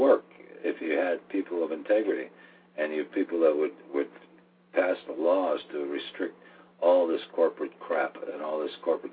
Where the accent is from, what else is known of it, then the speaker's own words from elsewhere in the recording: United States; And unfortunately, I'm an American. I don't agree with it.